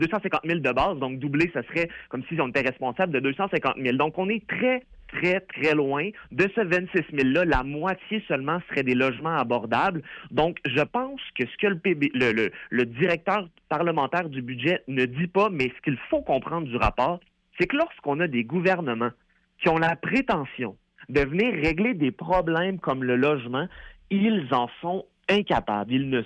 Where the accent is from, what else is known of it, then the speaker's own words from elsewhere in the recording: Quebec, Canada; comment nous-mêmes, en tant que Québécois et Québécoises, on peut la créer, la richesse.